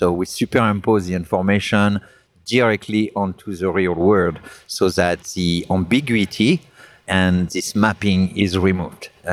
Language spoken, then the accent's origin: English; France; accent: French; now in United States; No, I still have my strong accent from France. I've been 27 years in the U.S., but came originally from France.